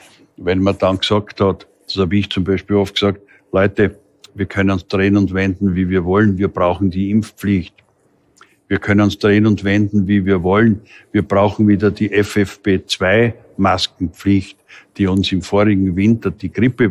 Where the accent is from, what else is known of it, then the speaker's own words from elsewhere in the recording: Styria, Austria; Ich meine, bei uns in der Steiermark hat man Ende der 60er, Anfang der 70er Jahre